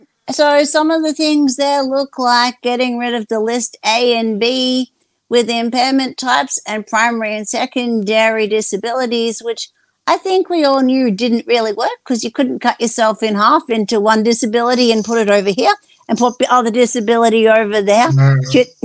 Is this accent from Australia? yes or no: yes; Australia; And isn't that just what life is about as an Aussie, supporting each other?